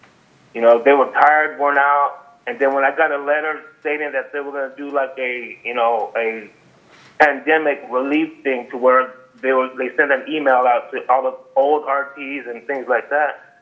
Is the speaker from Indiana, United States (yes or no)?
no; Casa Grande, Arizona, United States; It was my hometown. I grew up here. I moved to Tucson in 96, stayed there till about 2011.